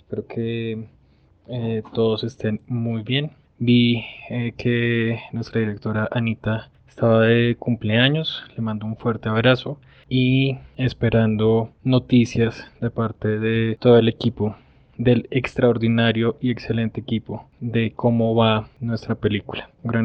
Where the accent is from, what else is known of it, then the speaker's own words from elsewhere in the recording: Colombia; yo soy productor de Colombia.